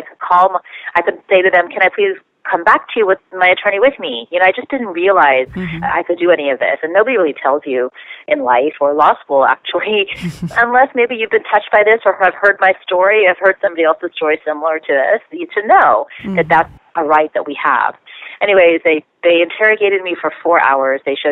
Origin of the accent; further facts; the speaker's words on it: Miami, Florida, United States; So I come from a family of Indian origin, and I grew up in Miami, Florida.